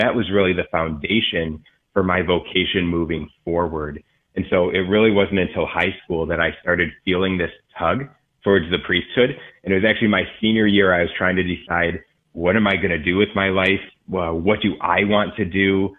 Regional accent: Ann Arbor, Michigan, United States; I grew up in the Ann Arbor area and grew up in a great Catholic family.

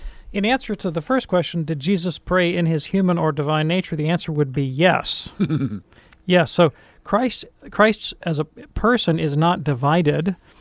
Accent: Alabama, United States; Like everything that I do as an American Alabamian.

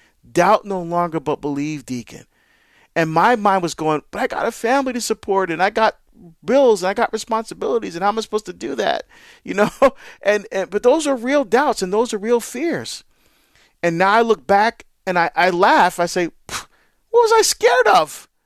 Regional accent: New Jersey, United States; Well, on the other side of the state from where I grew up. I grew up on the New York side of New Jersey.

